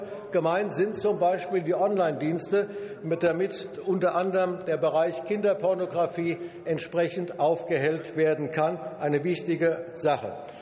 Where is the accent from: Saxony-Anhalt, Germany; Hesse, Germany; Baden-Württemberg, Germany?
Hesse, Germany; Wetzlar; Bürgerinitiative namens Pro Polizei Wetzlar. Das ist meine Heimatstadt.